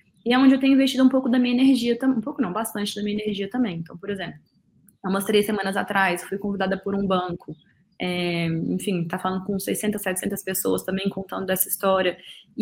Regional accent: Brazil; olha, não sou do mal, também sou brasileira, também quero que a gente cresça com o Brasil

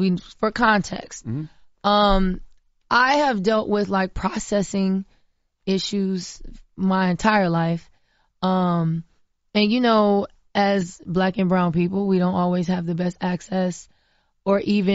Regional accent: Florida, United States; born or raised there

